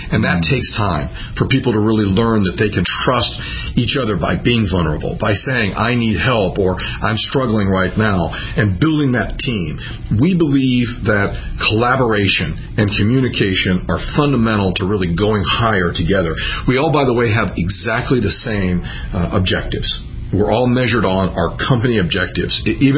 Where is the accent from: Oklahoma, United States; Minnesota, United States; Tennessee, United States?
Oklahoma, United States; born there; So let me begin with, I was born in Oklahoma, and now I'm running a company in Oklahoma. It's serendipity.